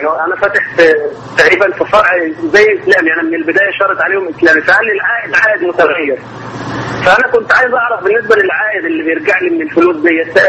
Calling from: Saudi Arabia; أنا بكلمك من السعودية وفاتح حساب في مصر

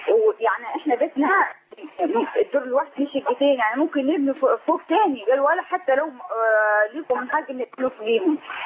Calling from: Asyut, Asyut Governorate, Egypt; عندنا في اسيوط هنا ما بيورث الولد الاب والام عايشين لكن البنات لا خالص

